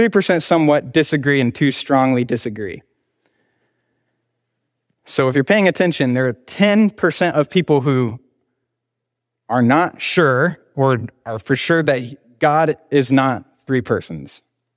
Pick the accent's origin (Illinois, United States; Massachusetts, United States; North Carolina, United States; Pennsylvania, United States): Illinois, United States; Cicero; You know, I grew up in Cicero, just north of here.